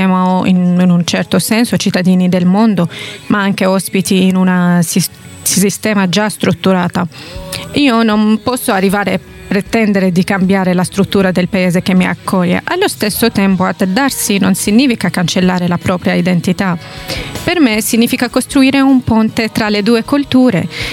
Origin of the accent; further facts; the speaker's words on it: Syria; Italian is a second language; paradossalmente questa sensazione non l'avevo mai provata neanche nella mia lingua madre e nel mio paese. Questo mi ha motivato ancora di più, non solo per integrarmi ma anche per spiegare chi sono, da dove vengo, cos'è davvero la Siria e chi sono i siriani.